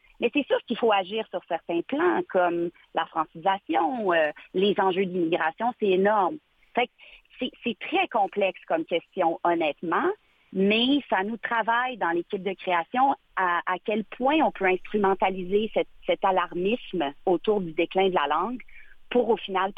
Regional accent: Ottawa, Ontario, Canada; also born or lived in Winnipeg / Quebec City; moi, je suis une franco-canadienne. Je suis née à Winnipeg. J'ai été élevée à Ottawa.

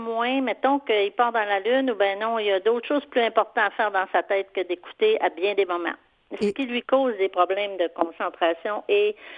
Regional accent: Jonquière, Quebec, Canada; born or raised there

